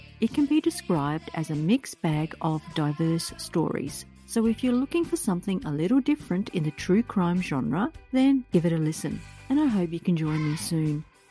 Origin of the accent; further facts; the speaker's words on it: Australia; I'm a teacher from Australia and tell true crime stories associated with schools